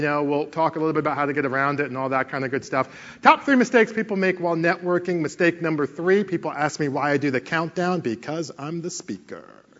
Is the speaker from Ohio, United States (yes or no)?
no; Connecticut, United States; Born and raised in Connecticut, actually, went to school in North Carolina.